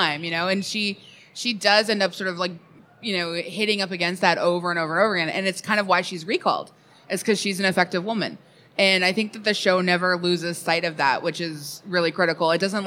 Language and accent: English; Vancouver, British Columbia, Canada; I grew up in Vancouver.